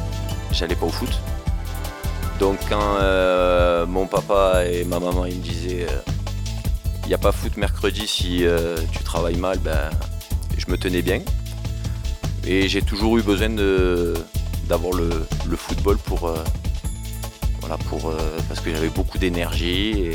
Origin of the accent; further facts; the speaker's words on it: Marseille, Provence-Alpes-Côte d'Azur, France; born there; Alors, je suis né à Marseille, donc dans un quartier, comme Moreno, qui s'appelle Saint-Antoine.